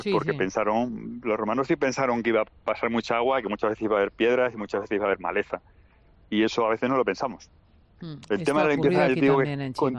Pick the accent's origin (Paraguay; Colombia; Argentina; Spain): Spain; Extremadura; Yo te cuento una anécdota en mi pueblo de un puente que se rehizo en una carretera que había entre Jarandilla y otro pueblito al lado.